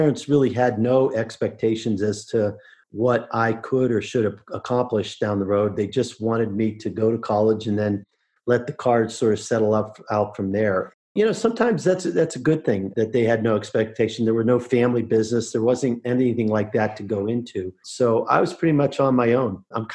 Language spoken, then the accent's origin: English; Pittsburgh, Pennsylvania, United States; but I grew up in Pittsburgh.